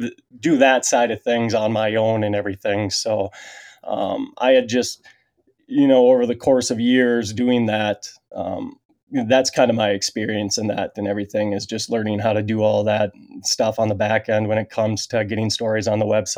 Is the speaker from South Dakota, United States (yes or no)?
no; Minnesota, United States; growing up in Minnesota, I always was, you know, very familiar with the Minnesota side of Outdoor News